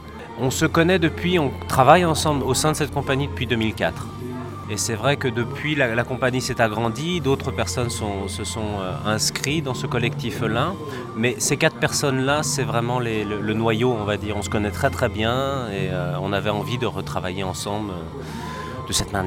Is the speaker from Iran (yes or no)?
no; France; now in Brussels, Belgium; Moi j'habite à Bruxelles, je suis français mais j'habite à Bruxelles